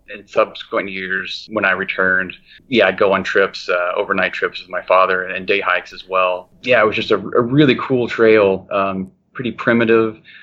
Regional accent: Fort Smith, Arkansas, United States; I grew up in Fort Smith, Arkansas. Lived there until I was 18, then went to school in Central Arkansas.

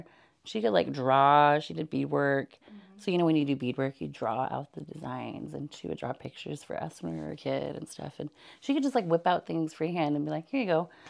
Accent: Fort Yukon, Alaska, United States; And I told like all these, my cousins, because I grew up in Fort Yukon.

